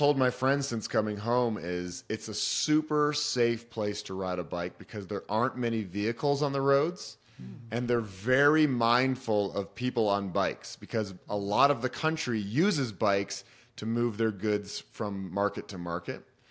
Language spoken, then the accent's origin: English; Boulder, Colorado, United States; You know, I grew up in Boulder in this beautiful little protected bubble. It's a beautiful city, but I didn't get out much.